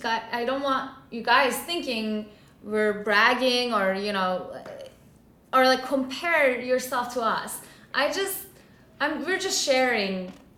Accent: New York, United States; like, we're from New York, especially when we talk about, like, the amount of money we make

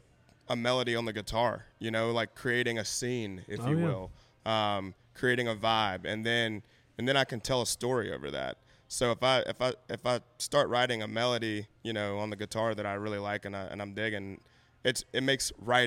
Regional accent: United States; I love our country. I love, you know, being American, and that is one of the most American things that you can do.

